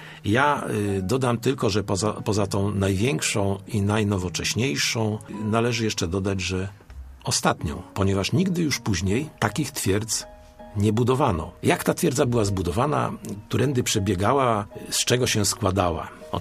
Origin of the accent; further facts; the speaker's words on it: Poznań, Greater Poland Voivodeship, Poland; my, poznaniacy